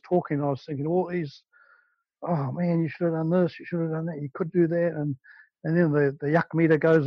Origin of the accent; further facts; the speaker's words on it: New Zealand; I'm from New Zealand.